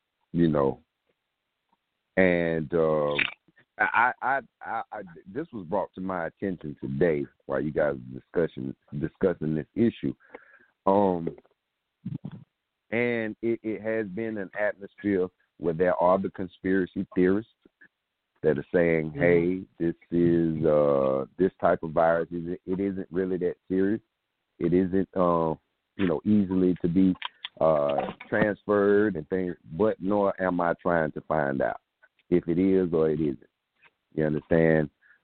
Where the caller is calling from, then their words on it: South Carolina, United States; I'm calling from South Carolina.